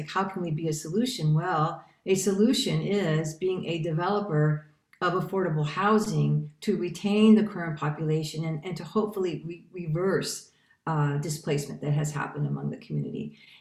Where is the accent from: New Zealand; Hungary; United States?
United States; San Francisco, California; And so I am originally from the Mission District in San Francisco